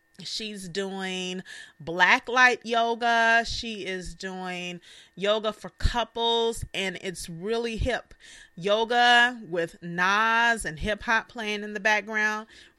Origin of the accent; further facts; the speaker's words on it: Chicago, Illinois, United States; You know, I'm from Chicago, too.